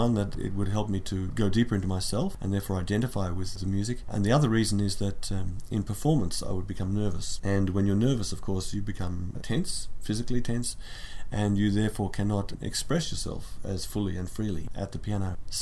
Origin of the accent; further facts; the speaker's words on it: Canberra, Australian Capital Territory, Australia; and I'm from Canberra, Australia.